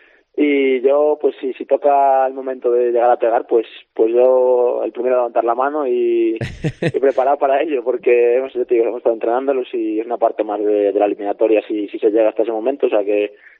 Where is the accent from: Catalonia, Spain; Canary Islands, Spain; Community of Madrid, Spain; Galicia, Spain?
Galicia, Spain; Vigo; Yo al final soy de Vigo, en Galicia hay mucha rivalidad.